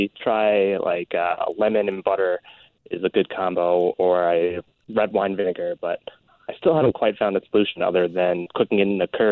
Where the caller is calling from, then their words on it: Madison, Wisconsin, United States; Hi, Francis. I'm calling from Madison, Wisconsin.